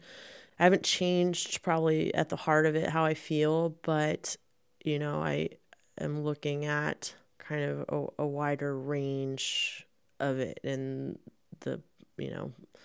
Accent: Augusta County, Virginia, United States; You know, I grew up in Augusta County, and there's a huge portion that's coming through there. And, you know, I grew up running around in the fields and playing on the land and riding horses. And it's coming close to our farm in Afton.

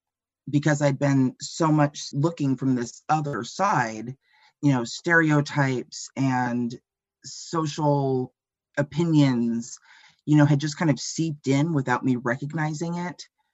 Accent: Winlock, Washington, United States; And so I grew up very young in Winlock, Washington, which, if you can imagine, a quarter the size of Chehalis and all of the redneck stereotypes.

